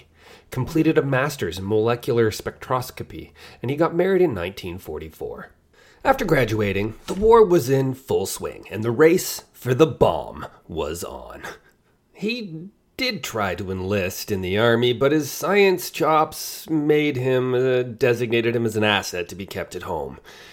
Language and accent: English; Canada; I am Canadian.